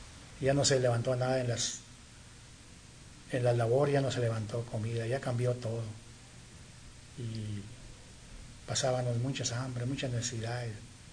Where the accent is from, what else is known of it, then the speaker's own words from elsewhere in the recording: China, Nuevo León, Mexico; yo soy nativo de China, Nuevo León, pueblito chiquito, pero en 1959 yo estaba en el rancho y ya fastidiado, aburrido, en el campo